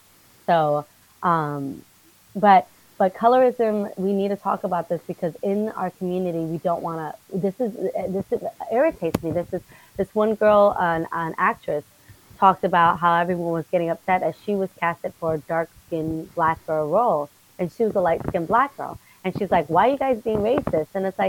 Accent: the South, United States; Like I said, I grew up in the South, but my experience was different because I was in a predominantly Puerto Rican and white community.

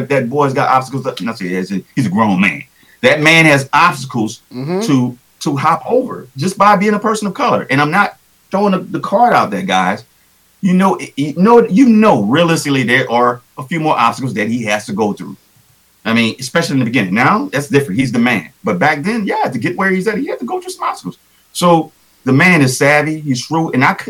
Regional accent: New Orleans, Louisiana, United States; I'm from New Orleans, been to Houston, been to all these other cities, been all over this country.

